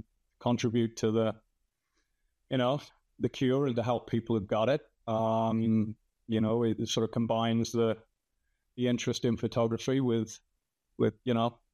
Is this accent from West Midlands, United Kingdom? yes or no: yes; Birmingham, West Midlands, United Kingdom; I grew up in Birmingham.